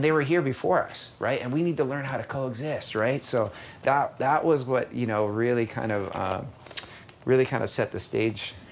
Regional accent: Hawaii, United States; But as a surfer, growing up in Hawaii, I was petrified of sharks, right?

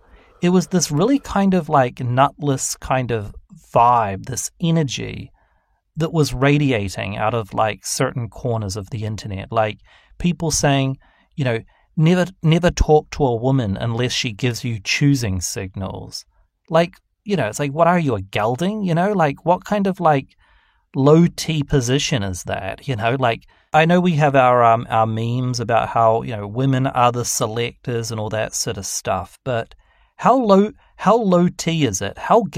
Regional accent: New Zealand; I remember learning about this growing up in New Zealand, which is, you know, full of cattle farms and sheep farms and everything

